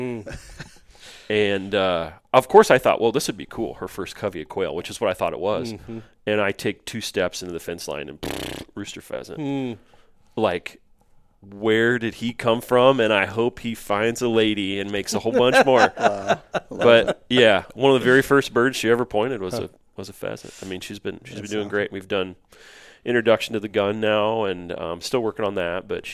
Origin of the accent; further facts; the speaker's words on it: Nebraska, United States; the county that I grew up in Nebraska. I haven't seen a pheasant, and my dad farms.